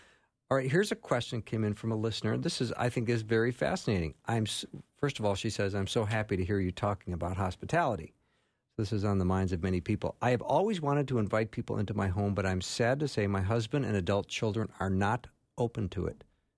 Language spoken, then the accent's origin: English; United States; I'm an American